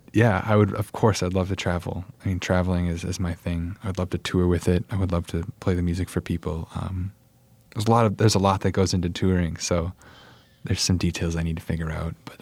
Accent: Port Washington, United States; I'm from Port Washington originally.

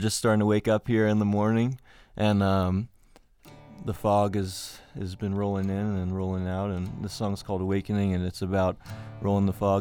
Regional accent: New Jersey, United States; You know, I grew up in New Jersey, and for a while I went to a private school, right?

